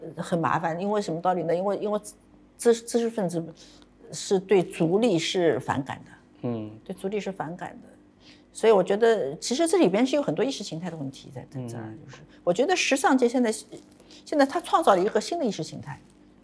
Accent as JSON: {"language": "Chinese", "region": "Shanghai", "country": "China", "tie": "born or raised there", "said": "就是我们在淮海路上长大的女孩子吧，我们对物质特别有抵抗力。"}